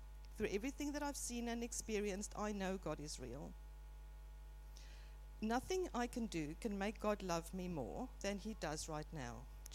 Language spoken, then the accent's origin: English; South Africa; for those who don't know me. I was born and raised in South Africa, hence my beautiful accent. I grew up in a Christian home with my mum, dad, and my sister.